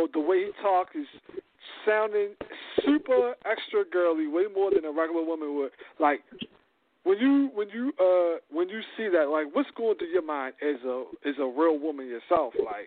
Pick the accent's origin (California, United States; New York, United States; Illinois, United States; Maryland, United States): Maryland, United States; Baltimore; listen, I grew up in the city. I grew up in Beemore. Like, so I see this a lot. I lived in the hood.